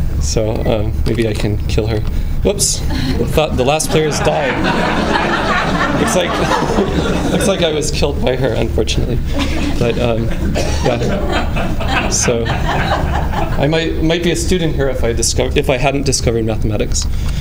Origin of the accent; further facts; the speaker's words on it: Oregon, United States; By the way, I don't live in the Northwest now, but I'm originally from Oregon, so I'm sort of from the Northwest.